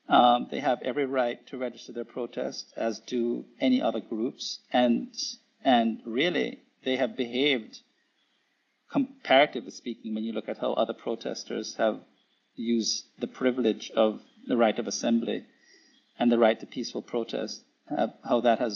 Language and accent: English; Jamaica; I was born and raised in Jamaica, so which is a third world country.